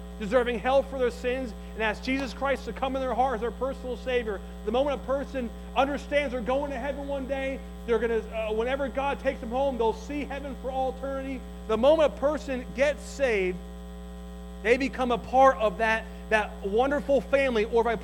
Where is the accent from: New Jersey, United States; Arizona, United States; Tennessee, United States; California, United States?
New Jersey, United States; All throughout church, I grew up in New Jersey, I couldn't wait to get home to see a New York Giants game.